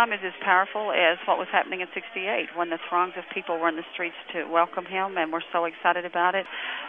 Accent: Kentucky, United States; Yes, I was born and raised in Letcher County

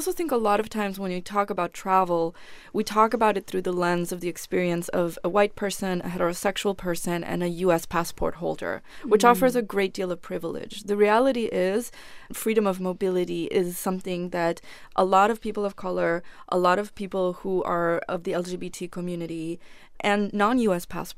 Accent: Argentina; moved away as an adult; I'm from Argentina.

